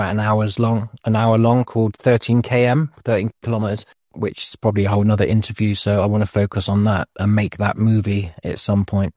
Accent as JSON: {"language": "English", "town": "Bristol", "region": "South West England", "country": "United Kingdom", "tie": "born or raised there", "also_born_or_lived": "Denmark", "said": "Just moved back from Denmark to England, back to Bristol, where it's my hometown."}